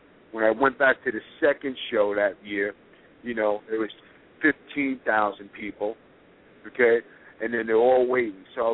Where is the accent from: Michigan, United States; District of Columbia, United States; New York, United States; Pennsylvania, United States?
New York, United States; Staten Island; I told them, I'm from Staten Island, New York.